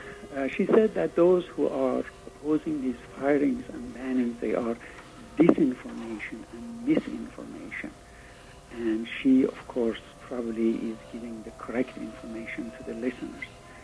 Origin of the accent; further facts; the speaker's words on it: Iran; English is a second language; I'm from Iran